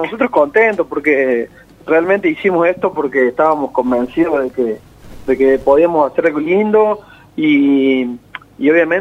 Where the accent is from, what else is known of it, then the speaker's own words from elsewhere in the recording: Bell Ville, Córdoba, Argentina; Yo soy de Belleville y cuando era más chico, todavía estaba estudiando y eso